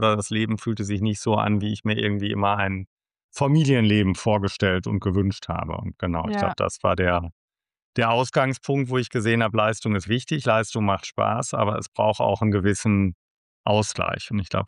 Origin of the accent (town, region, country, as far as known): North Rhine-Westphalia, Germany